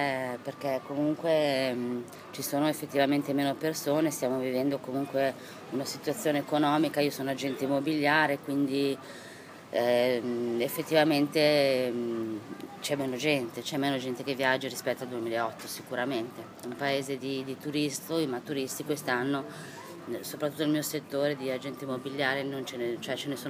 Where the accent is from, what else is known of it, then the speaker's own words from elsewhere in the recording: Genoa, Liguria, Italy; siccome sono di Nervi non sono mai scesa veramente a Nervi